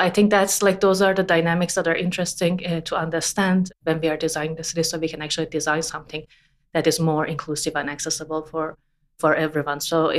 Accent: Tehran, Tehran Province, Iran; I mean, I grew up in Tehran.

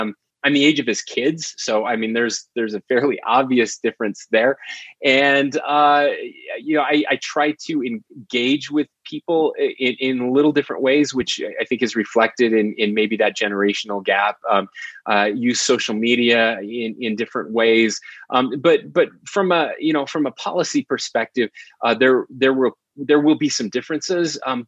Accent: Utah, United States; we needed to come back to the farms where we grew up in San Pete County, both of us, and to raise our kids here.

